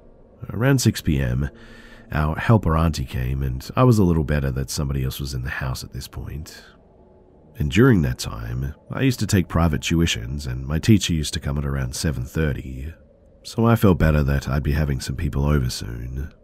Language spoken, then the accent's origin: English; India; I'm from India, so you can Google elevators to find out what I'm talking about